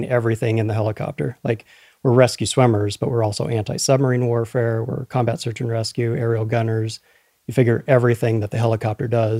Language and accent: English; Oregon, United States; also born or lived in California; Well, I was born in California, but pretty much since the age of six, grew up in Southern Oregon in the mountains. So in the 80s, small town, turning 51 here in a month.